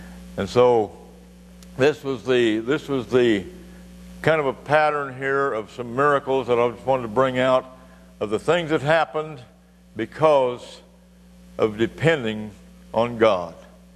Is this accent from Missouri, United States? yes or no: yes; Missouri, United States; also born or lived in Iowa; I was born in Iowa. And when I was a year and a half old, my folks rented a farm, started farming on their own, and they moved a half a mile, and we were in Missouri. I was raised in Missouri.